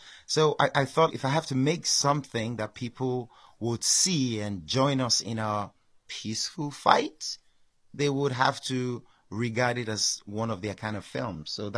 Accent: Niger Delta, Nigeria; Well, I grew up in the Niger Delta. I know the problems we face in the Niger Delta.

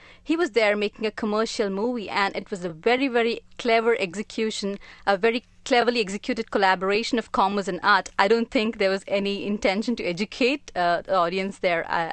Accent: India; I'm looking at this movie as an Indian and someone who can empathize with someone in the slums

